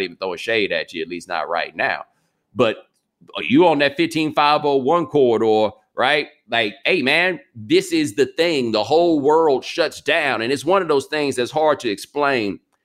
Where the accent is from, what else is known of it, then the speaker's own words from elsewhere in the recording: Texas, United States; And I ain't from North Carolina. I'm from Texas.